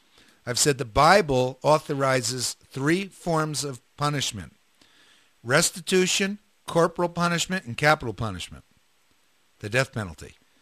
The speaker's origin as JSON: {"language": "English", "region": "New Jersey", "country": "United States", "tie": "born or raised there", "said": "At least that's when I grew up in New Jersey. We went across the street and we had the woods."}